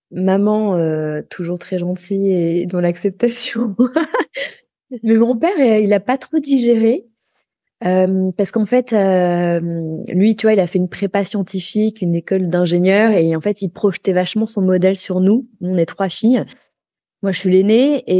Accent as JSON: {"language": "French", "town": "Paris", "region": "Île-de-France", "country": "France", "tie": "born or raised there", "also_born_or_lived": "New York", "said": "Alors moi, j'ai grandi à Paris. Alors, pas que à Paris, parce qu'en fait, je suis née à Paris, mais à cette époque-là, mes parents habitaient à New York. Donc, maman est revenue à Paris pour accoucher, puis j'ai habité 2 ans à New York. Après, on est revenu à Paris."}